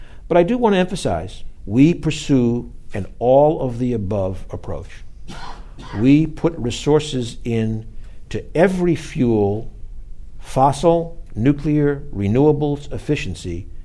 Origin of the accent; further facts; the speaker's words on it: Boston, Massachusetts, United States; And in a lot of cities, including my hometown, Boston, we have a lot of very, very old pipe.